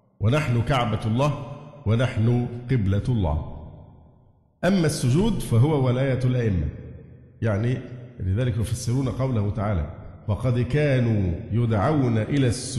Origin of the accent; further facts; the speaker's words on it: Egypt; فما يحصل عندنا في مصر من عبادة الأضرحة